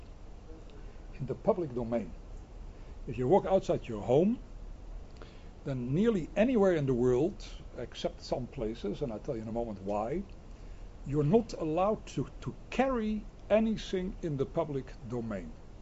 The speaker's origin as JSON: {"language": "English", "town": "Amsterdam", "region": "North Holland", "country": "Netherlands", "second_language": "English", "said": "So you have to get used for tonight to my accent. I'm from Amsterdam, originally from Holland. Already lived for here many years."}